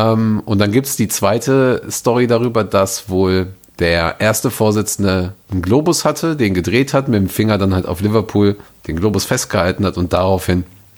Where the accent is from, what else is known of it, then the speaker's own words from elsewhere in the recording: North Rhine-Westphalia, Germany; Ich weiß, ich bin aus dem Ruhrpott.